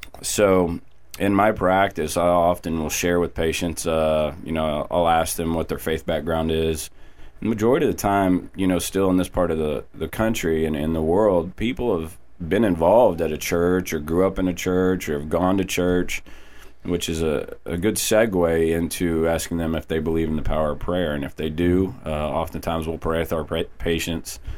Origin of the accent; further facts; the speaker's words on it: Austin, Texas, United States; Well, I was born here in Austin, Texas, and I'm actually a third-generation physician.